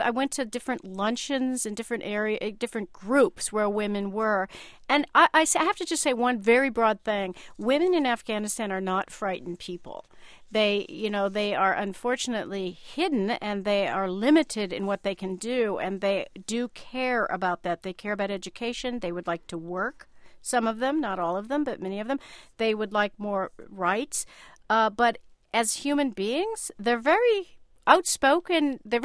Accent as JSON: {"language": "English", "region": "West Coast", "country": "United States", "said": "Of course, I come from the West Coast like you, Linda."}